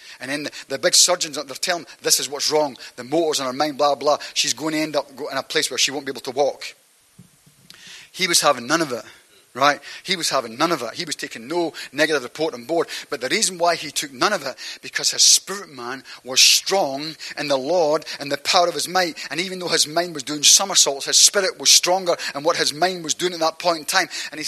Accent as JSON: {"language": "English", "region": "Scotland", "country": "United Kingdom", "said": "People say, oh, where are you from? I'm from Scotland. No, I'm actually from heaven."}